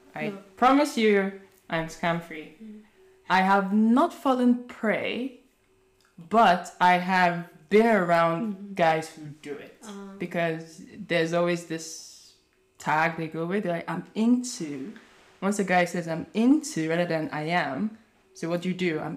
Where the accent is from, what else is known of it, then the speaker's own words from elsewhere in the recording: Nigeria; A lot of Westerners fell for it. We in Nigeria, not so much.